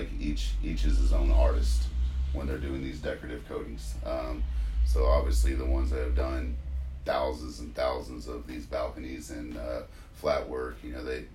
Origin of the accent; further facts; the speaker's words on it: The Woodlands, Texas, United States; I am from Houston. I was born and raised in the Woodlands, actually. My family's been out there since 79.